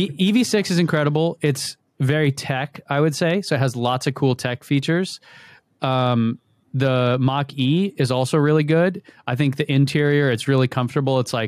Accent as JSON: {"language": "English", "region": "Texas", "country": "United States", "said": "Hey, I was from Southern Texas."}